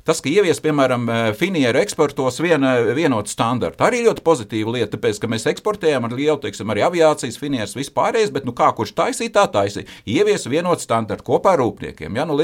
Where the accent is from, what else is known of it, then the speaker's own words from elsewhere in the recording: Riga, Latvia; es esmu aizdevies uz laukiem kā dzīves rīdzinieks